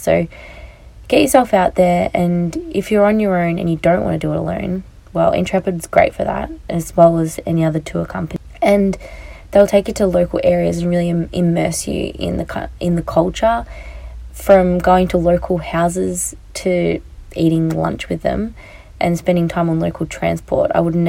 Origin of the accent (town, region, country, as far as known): Australia